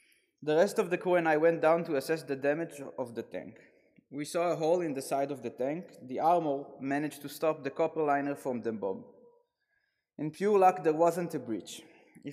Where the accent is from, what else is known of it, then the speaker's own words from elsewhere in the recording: Netanya, Central District, Israel; I was born in Tel Aviv, raised in Netanya. I'm 38, almost 38 years old.